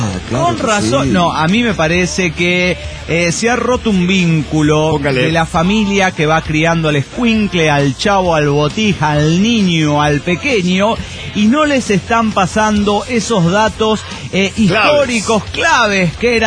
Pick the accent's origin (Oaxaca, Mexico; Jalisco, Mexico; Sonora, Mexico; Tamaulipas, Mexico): Oaxaca, Mexico; de Oaxaca, México.